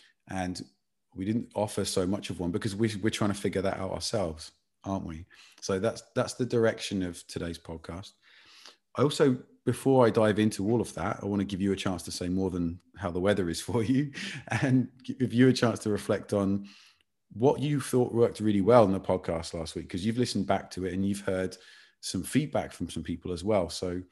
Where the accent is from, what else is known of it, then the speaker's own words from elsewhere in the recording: England, United Kingdom; as an Englishman